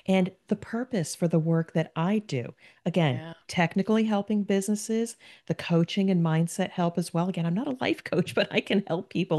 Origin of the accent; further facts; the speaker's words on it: New Jersey, United States; now in Cincinnati, United States; And if you listen to my accent, I am a Jersey girl, but transplanted to the beautiful state of Ohio, Cincinnati, an amazing town.